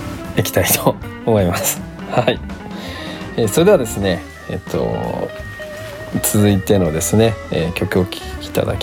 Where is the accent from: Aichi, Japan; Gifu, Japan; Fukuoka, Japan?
Fukuoka, Japan; Iizuka; なんで僕の出身の福岡の飯塚とかの完全に積もってましたんで